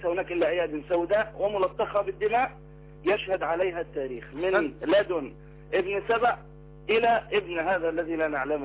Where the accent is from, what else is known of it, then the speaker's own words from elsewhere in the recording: Egypt; كمصريين عرب